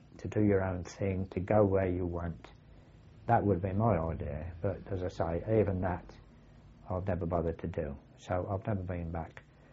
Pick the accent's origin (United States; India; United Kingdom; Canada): United Kingdom; Northampton, East Midlands; because I came from Northampton, being in this boot and shoe town